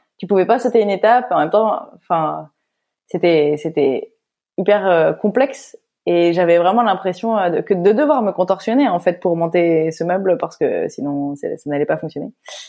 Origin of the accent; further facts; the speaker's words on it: Lille, Hauts-de-France, France; Moi, je viens de Lille, donc on a beaucoup été dans le nord de la France